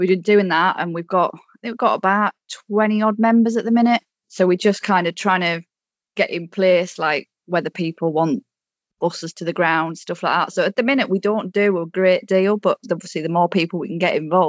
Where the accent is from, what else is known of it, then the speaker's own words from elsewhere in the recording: Crook, North East England, United Kingdom; moved away as an adult; now in Nottingham, United Kingdom; Yeah, so I'm originally from Crook in County Durham, and I moved down to Nottingham basically for work in 2000. So I've been down here quite a while.